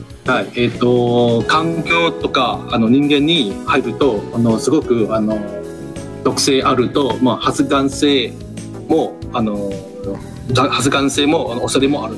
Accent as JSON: {"language": "Japanese", "country": "Malaysia", "second_language": "Japanese", "lives_now": "Toyohashi, Japan", "said": "そうですね、マレーシアから来ました。"}